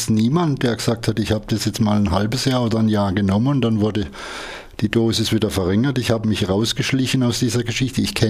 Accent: Freiburg, Baden-Württemberg, Germany; Ja, ich bin 1951 in Freiburg geboren, wohne jetzt allerdings ein bisschen außerhalb von Freiburg, ein kleines bisschen in die nördliche Richtung, bin aber noch Freiburger und mein hauptsächliches Leben spielt auch in Freiburg.

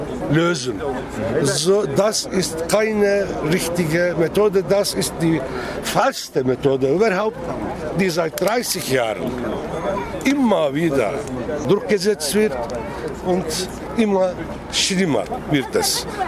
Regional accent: Nusaybin, Mardin, Turkey; Nusaybin ist meine Heimatstadt. Ich bin in Nusaybin geboren, aufgewachsen. Ich kann nicht in meine Heimatstadt reingehen.

